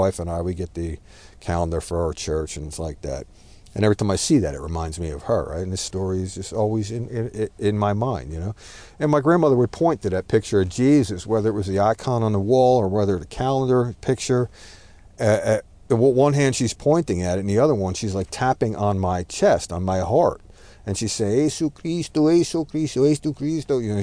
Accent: United States; My mother's not, so I'm just American, you know, I'm American

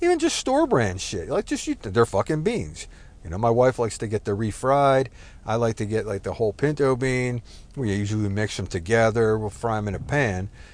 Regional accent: New Jersey, United States; now in Texas, United States; You know, like, I come from New Jersey originally

